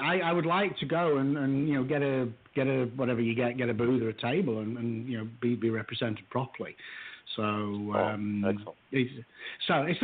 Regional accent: England, United Kingdom; now in Austin, United States; I'm from England, as you can probably tell.

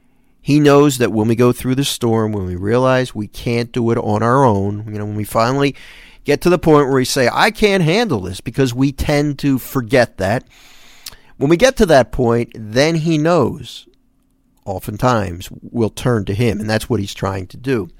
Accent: Philadelphia, Pennsylvania, United States; now in South Jersey, United States; I grew up in the Philadelphia area, so I'm from the Northeast. I live in South Jersey now, so I'm kind of in the same area.

